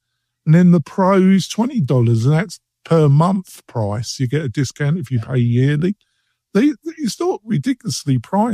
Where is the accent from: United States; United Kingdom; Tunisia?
United Kingdom; England; I'm English, folks, so I'm bound to be